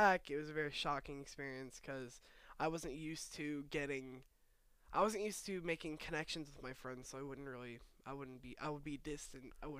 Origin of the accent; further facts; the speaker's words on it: North Carolina, United States; also born or lived in Indiana; I came from North Carolina.